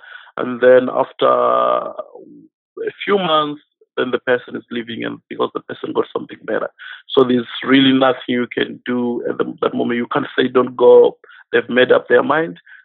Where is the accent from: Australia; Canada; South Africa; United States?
South Africa; Pretoria, Gauteng; moved away as an adult; now in Ireland; No, I live in Ireland, but I'm from South Africa.